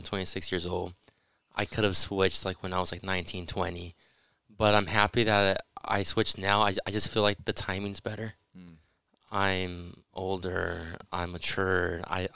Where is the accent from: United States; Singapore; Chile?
United States; Los Angeles, California; Even though if I was born in the States, you know, in LA, I was raised as a Mexican. I was raised with a culture, like a Mexican culture, you know, with my family.